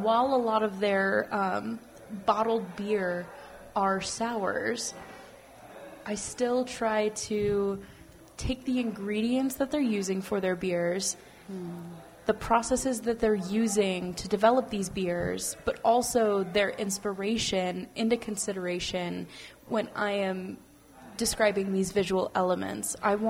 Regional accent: Minot, North Dakota, United States; So I grew up in Minot. I have witnessed the atmosphere and sort of the changes that this community has experienced.

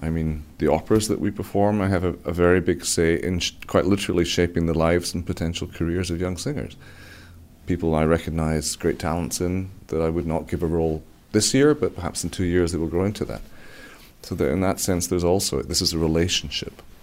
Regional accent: Edinburgh, Scotland, United Kingdom; it's not because I'm from Edinburgh, it's not because I'm going back to my roots in that sense.

